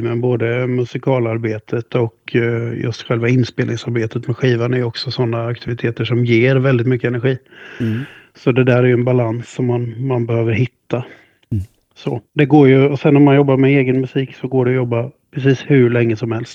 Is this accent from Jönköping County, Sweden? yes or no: yes; Tranås, Jönköping County, Sweden; Men sen även Tranås där jag växte upp i liksom, sen på tidigt 2000-tal.